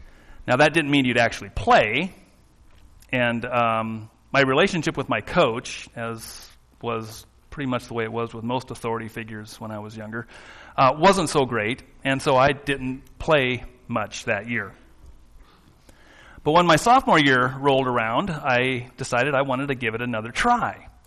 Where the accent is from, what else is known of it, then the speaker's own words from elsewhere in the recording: Alaska, United States; also born or lived in Washington; I had played baseball growing up in Alaska, and while I wasn't much of a hitter, I was a pretty good fielder